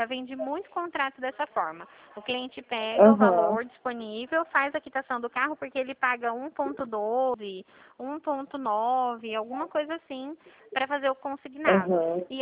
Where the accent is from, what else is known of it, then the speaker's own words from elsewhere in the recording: São Paulo, Brazil; Não, eu sou do interior de São Paulo.